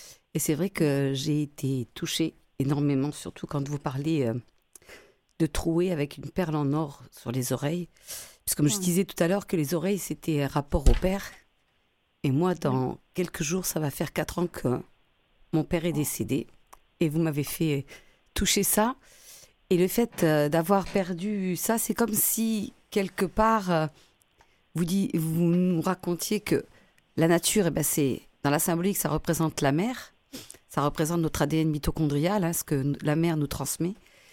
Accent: Italy; avec de l'huile d'olive parce que je suis italienne.

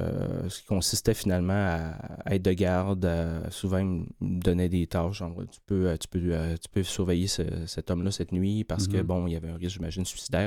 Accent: Quebec, Canada; Je viens de Charlevoix, donc ma mère avait une garderie en milieu familial.

